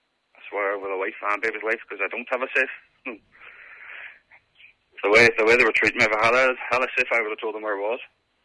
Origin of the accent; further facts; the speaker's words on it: Derry, Northern Ireland, United Kingdom; now in Ireland; we live in the south on the border, and we're from Derry